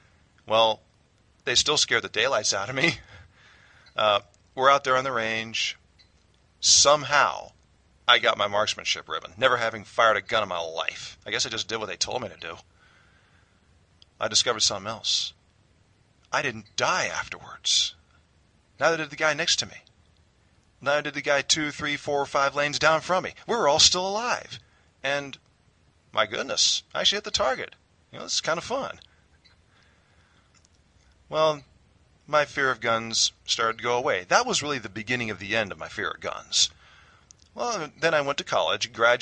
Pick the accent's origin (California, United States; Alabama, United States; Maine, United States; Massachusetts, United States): California, United States; San Francisco; I got that from my folks growing up in San Francisco. That's typically what we believe out there, at least the people.